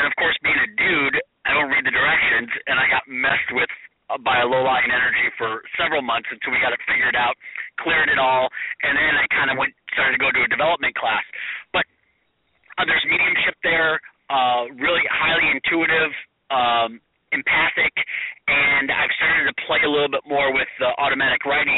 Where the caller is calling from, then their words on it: California, United States; I am in sunny California.